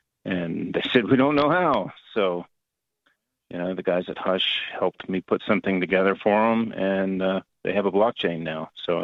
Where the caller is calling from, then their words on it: Chiapas, Mexico; I'm calling from Chiapas and down here working on a project.